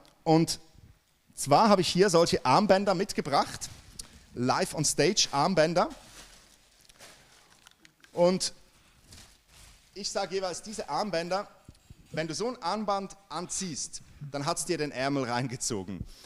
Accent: Switzerland; bei uns in der Schweiz, wenn etwas Neues kommt, meistens geben wir dem mal so 20% unserer Gunst.

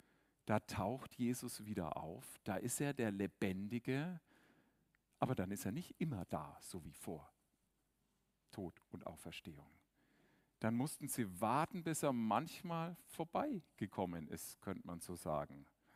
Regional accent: Germany; wir sind keine Afrikaner, wir sind auch keine Südeuropäer, wir sind Deutsche.

